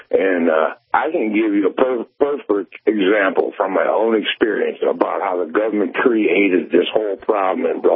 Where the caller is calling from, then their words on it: Michigan, United States; Just north of the 45th parallel, over by Lake Huron.